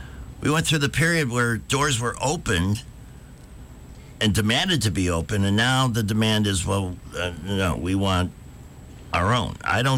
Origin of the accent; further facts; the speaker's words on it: Chicago, Illinois, United States; And I'm from Chicago. Don't let anybody tell you that the North was some bigotry-free paradise.